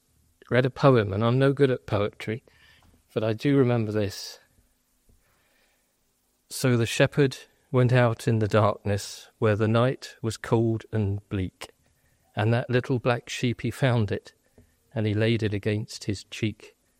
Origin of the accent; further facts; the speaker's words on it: Sheerness, South East England, United Kingdom; It was a delightful place called Sheerness.